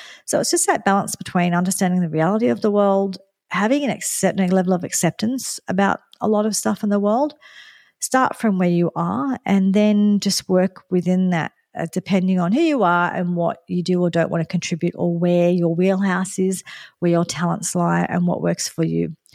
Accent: Sydney, New South Wales, Australia; particularly for my hometown Sydney.

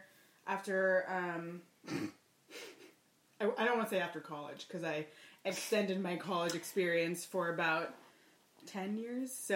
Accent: Sacramento, California, United States; I grew up in Sacramento with these bitches, and then kind of same, my parents were from

